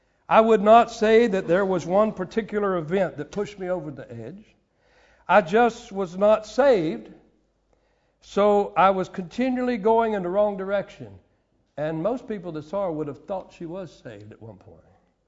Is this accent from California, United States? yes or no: no; Lakeland, Florida, United States; But then she went to the best church in my hometown, Lakeland, Florida.